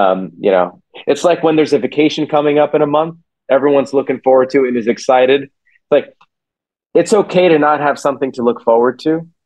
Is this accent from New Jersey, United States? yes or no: no; California, United States; I grew up in Silicon Valley, right? And everybody's in technology and entrepreneurs